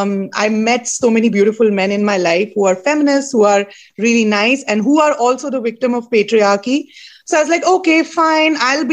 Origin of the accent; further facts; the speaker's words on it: Jammu and Kashmir, India; because I come from Jammu Kashmir, 20 minutes of my hour is political satire comedy because I come from that region